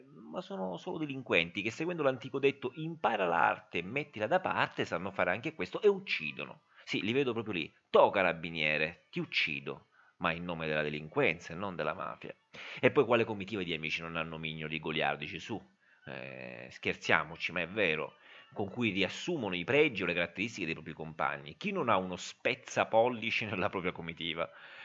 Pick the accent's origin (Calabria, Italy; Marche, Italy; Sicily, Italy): Sicily, Italy; io da siciliano credo di essere, a mie spese purtroppo, un esperto di dinamiche mafiose.